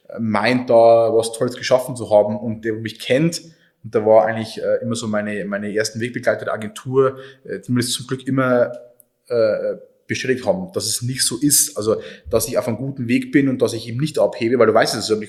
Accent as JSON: {"language": "German", "town": "Oberviechtach", "region": "Bavaria", "country": "Germany", "tie": "born or raised there", "said": "Und Oberfichtach ist meine Heimat. Also du wirst nur hier in 5000 Dorf, Stadtgemeinde mit 5000 Einwohnern lebst"}